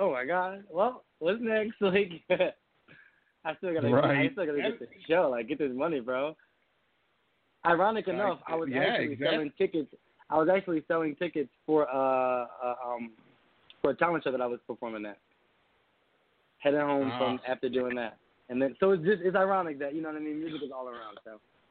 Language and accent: English; Philadelphia, Pennsylvania, United States; No, I'm from Philly, and they fall in love.